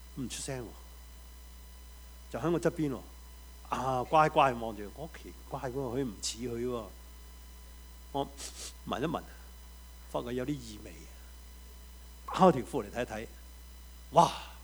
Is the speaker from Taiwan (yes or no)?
no; New Territories, Hong Kong; 我记得我在香港新界长大，我们有一间祖屋的，